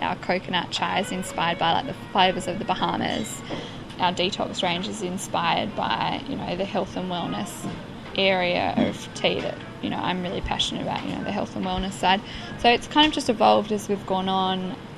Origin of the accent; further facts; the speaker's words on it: Tasmania, Australia; So we grew up in Tasmania and we still have our organic farm here, so it's obviously a very dear spot to us.